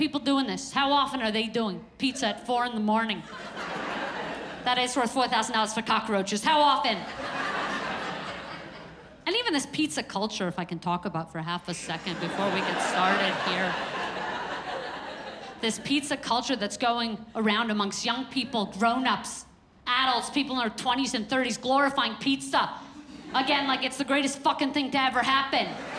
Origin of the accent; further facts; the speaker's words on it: Brooklyn, New York, United States; I'm originally from Crown Heights, Brooklyn, New York. Yeah, anybody else grow up Hasidic without a childhood?